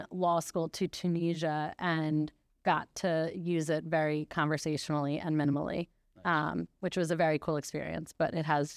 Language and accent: English; Mount Laurel, New Jersey, United States; I grew up in Mount Laurel, New Jersey, so like South Jersey.